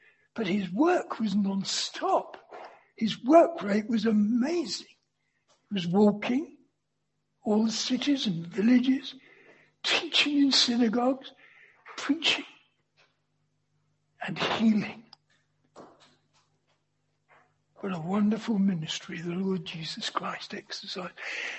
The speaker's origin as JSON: {"language": "English", "region": "London", "country": "United Kingdom", "said": "I'm a Londoner."}